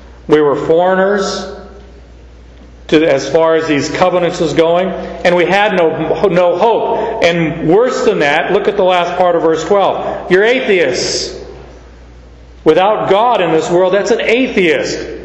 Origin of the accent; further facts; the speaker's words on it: Canada; It's just, I'm Canadian, they're Jewish.